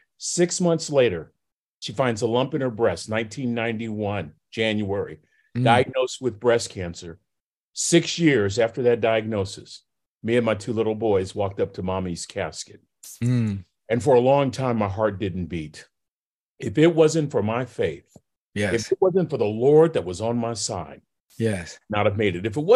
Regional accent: Vallejo, California, United States; Bobby and I grew up in Vallejo, California. Vallejo is a suburb about 30 miles north of San Francisco.

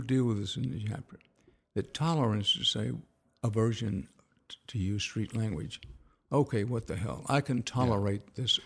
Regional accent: Houston, Texas, United States; I was born in Wharton, growing up in Houston

